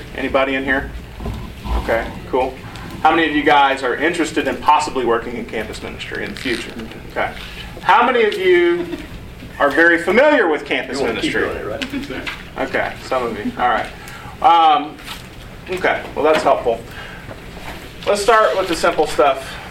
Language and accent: English; Arkansas, United States; And I'm a church kid. I grew up in Arkansas. My dad's a preacher.